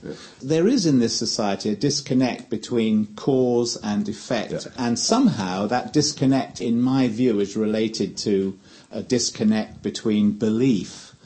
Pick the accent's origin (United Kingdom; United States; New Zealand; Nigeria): United Kingdom; England; certainly being English, for example